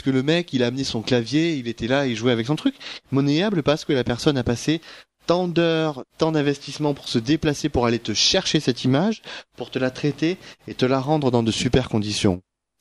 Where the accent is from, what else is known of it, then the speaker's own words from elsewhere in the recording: France; Et c'est dans un contexte légal qui n'est pas le même que chez nous en France.